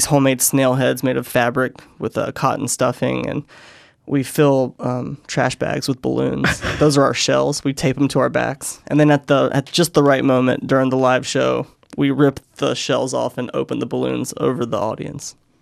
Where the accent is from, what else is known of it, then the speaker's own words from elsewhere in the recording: North Carolina, United States; I grew up just outside of Raleigh, North Carolina, so like a 20-minute drive.